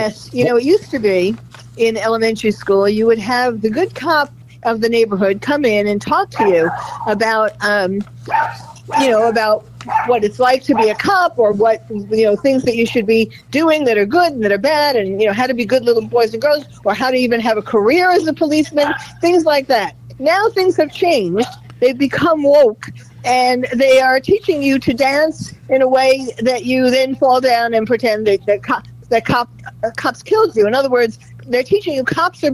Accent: New York, United States; and I'm from New York originally, and that is a rather woke area.

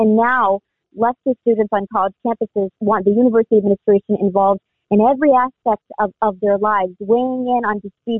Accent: Wisconsin, United States; I've listened in on them in Wisconsin, in my hometown, to the teachers

